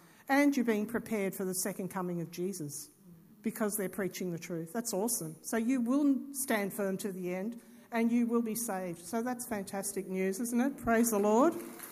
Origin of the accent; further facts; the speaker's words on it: Victoria, Australia; I come from Victoria, guys. Things are not easy there.